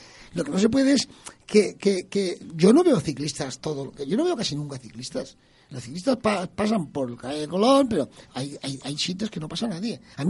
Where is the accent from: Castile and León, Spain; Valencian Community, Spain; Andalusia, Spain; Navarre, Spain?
Valencian Community, Spain; Chirivella; yo soy de Chirivella y mi padre, yo he ido al campo toda mi vida, hasta los 20 años.